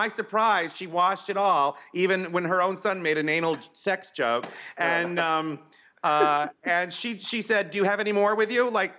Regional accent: Bar Harbor, Maine, United States; I grew up in Bar Harbor, which It was about an hour and a half from Augusta.

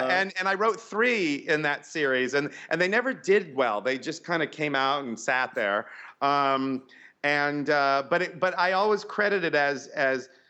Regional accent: Bar Harbor, Maine, United States; I grew up in Bar Harbor, which It was about an hour and a half from Augusta.

